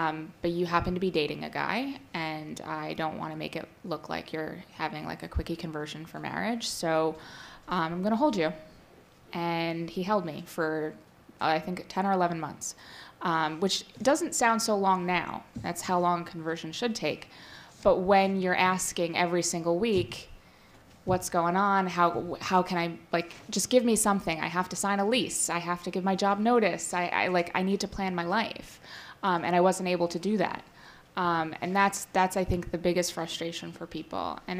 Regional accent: Rochester, New York, United States; Rochester, New York. Very, very rural Rochester.

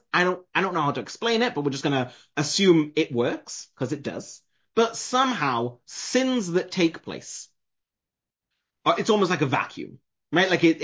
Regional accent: England, United Kingdom; I'm from England, right?

